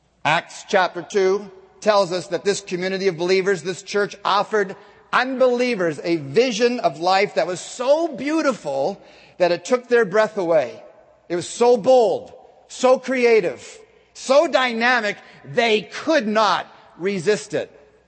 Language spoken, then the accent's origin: English; Cleveland, Ohio, United States; This is downtown Cleveland, Ohio. By the way, I'm not from Iowa, but I'm happy to be with all you Iowans.